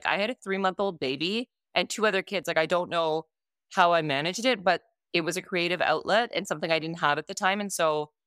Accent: Canada; born there; Yeah, I was born in Canada.

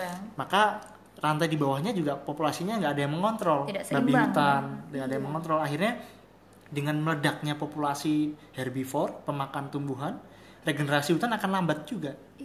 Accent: Java, Indonesia; Kalau di saya kan karena saya dari Jawa, mbah.

